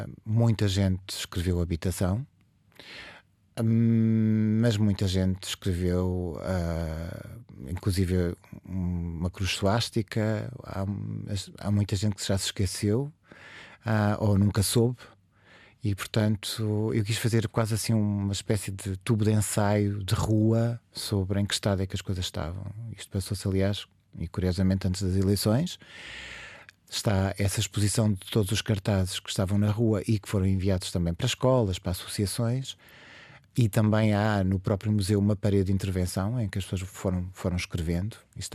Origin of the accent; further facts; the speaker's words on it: Azinhaga, Santarém, Portugal; Eu sou da Azinhaga, da terra do Saramago